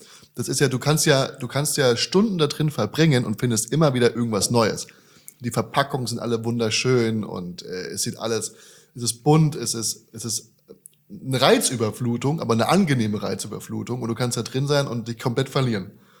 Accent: Hesse, Germany; In Deutschland. Ich bin aus der Region Frankfurt, Darmstadt.

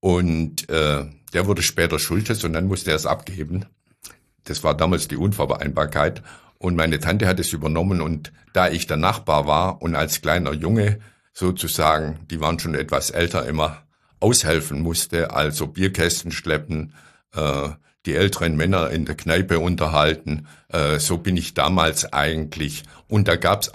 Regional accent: Güntringen, Baden-Württemberg, Germany; Ich bin in Güntringen bei Nagold aufgewachsen.

